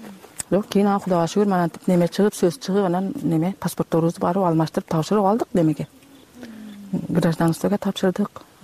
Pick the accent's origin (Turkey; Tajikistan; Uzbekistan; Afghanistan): Tajikistan; now in Kyrgyzstan; Текшерет, балам кыргыз, мен тажикмин.